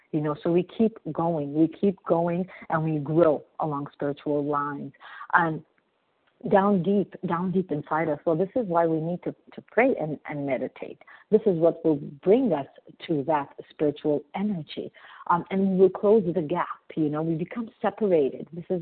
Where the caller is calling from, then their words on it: Montreal, Quebec, Canada; I'm calling from Montreal, Canada.